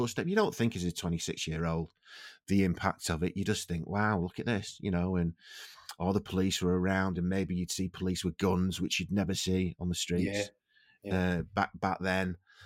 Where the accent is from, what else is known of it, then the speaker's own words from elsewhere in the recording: Manchester, North West England, United Kingdom; born there; I was born in Manchester and I went to town or Manchester city centre of a weekend